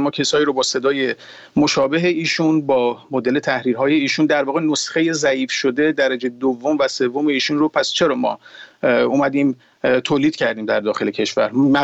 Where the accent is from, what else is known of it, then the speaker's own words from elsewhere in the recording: Iran; به هر حال همه ما ایرانی هستیم